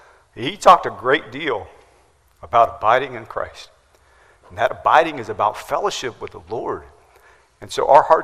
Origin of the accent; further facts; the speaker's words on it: Midwest, United States; I grew up in the Midwest, and we used to go to the Sizzler every once in a while.